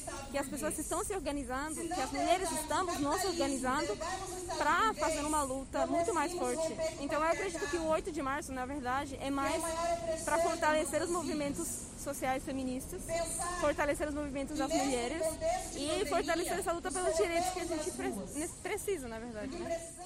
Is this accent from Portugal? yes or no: no; Bolivia; Portuguese is a second language; eu tenho 23 anos, eu sou estudante de cinema na UNILA, sou boliviana.